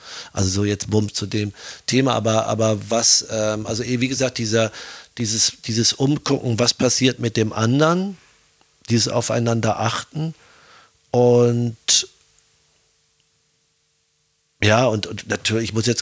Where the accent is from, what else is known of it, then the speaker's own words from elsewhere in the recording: Germany; now in Austria; ich meine, rede jetzt von mir als Deutscher, als Piefke in Österreich